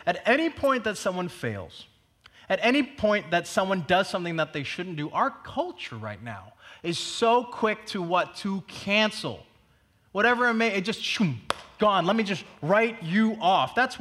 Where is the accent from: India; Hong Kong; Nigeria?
Hong Kong; Growing up in Hong Kong, we had something called dim sum